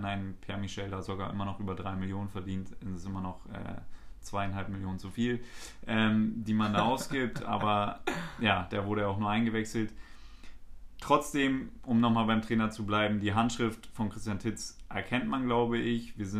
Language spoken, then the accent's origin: German; Hamburg, Germany; Wir als Hamburger beobachten das Ganze natürlich.